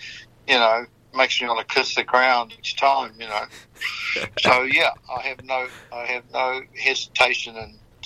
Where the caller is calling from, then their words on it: Napier, Hawke's Bay, New Zealand; Calling from Napier.